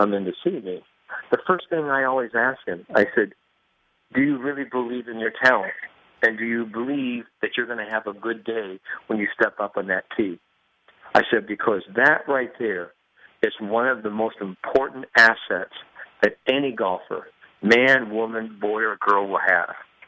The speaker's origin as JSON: {"language": "English", "town": "Galveston", "region": "Indiana", "country": "United States", "said": "I come from Galveston, Indiana. And that's where I lived"}